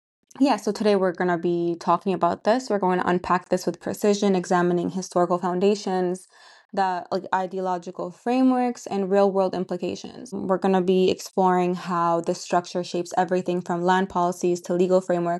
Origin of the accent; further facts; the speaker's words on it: Nabatieh, Nabatieh Governorate, Lebanon; I am Lebanese, Southern Lebanese, and Palestinian. I'm from Nabatiya, if you guys know where that is in Lebanon. And my mom's father is from Ramleh in Palestine